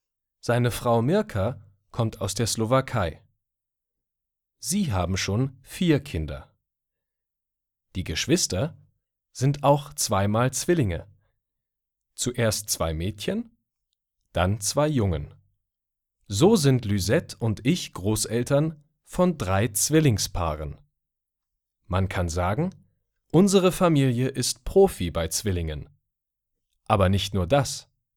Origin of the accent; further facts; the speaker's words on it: Switzerland; Ich bin Schweizer und wir leben in der Schweiz.